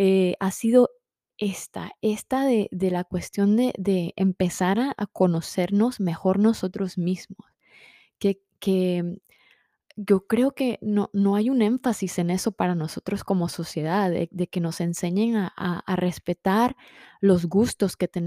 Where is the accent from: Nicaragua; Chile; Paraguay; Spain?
Nicaragua; Somos nicaragüenses. Tenemos una dieta muy distinta.